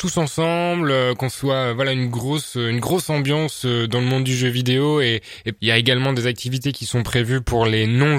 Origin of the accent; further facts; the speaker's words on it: Lille, Hauts-de-France, France; Parce que je suis Lillois, tous mes amis aussi, quoi